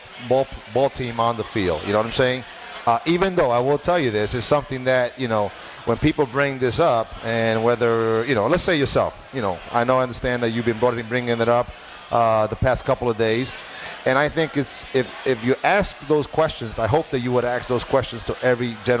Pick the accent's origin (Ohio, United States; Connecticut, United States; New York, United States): New York, United States; New York City; The fact is, you know, growing up in New York City, I never think about race, Chris.